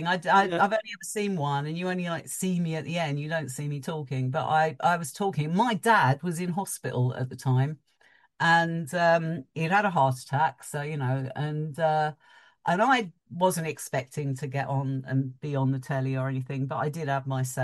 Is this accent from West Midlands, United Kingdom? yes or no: no; Mitcham, London, United Kingdom; I grew up in Mitcham.